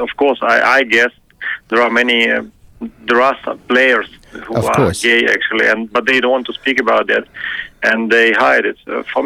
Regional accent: Ukraine; born there; English is a second language; Actually, I was born in Ukraine.

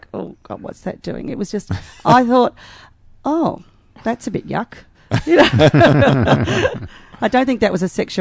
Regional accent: Melbourne, Victoria, Australia; Certainly. I grew up in the northern suburbs.

